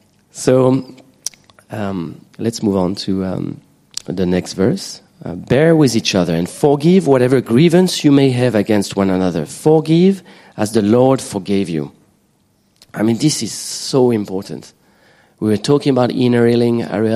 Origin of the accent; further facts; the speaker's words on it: Switzerland; now in Asia; I'm from Switzerland. Usually, if you have to classify me, I'm a Caucasian. But here I am. I live in Asia